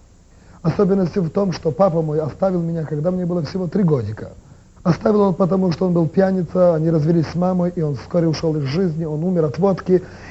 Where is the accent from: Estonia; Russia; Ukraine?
Ukraine; Western Ukraine; first language Ukrainian; Russian is a second language; мне немножко тяжелее будет говорить на русском, потому что я из западной Украины, и моим родным языком есть украинский.